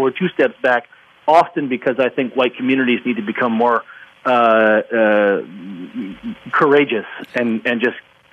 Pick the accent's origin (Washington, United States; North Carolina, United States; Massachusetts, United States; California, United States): Massachusetts, United States; Boston; When I was growing up in Boston, I grew up in an area that was very segregated, and nobody would want to talk about that kind of segregation.